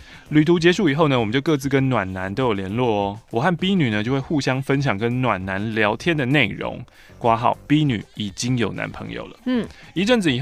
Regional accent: Taipei, Taiwan; 因为我是土生土长的台北市人，在北港的这一年

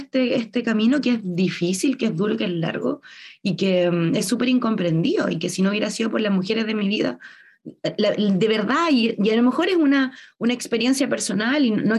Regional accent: La Serena, Coquimbo, Chile; Porque yo nací y me criaron aquí en Serena.

